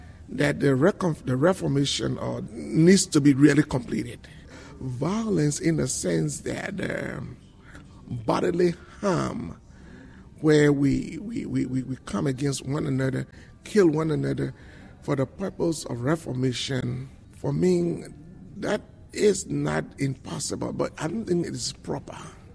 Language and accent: English; Liberia; I come from Liberia.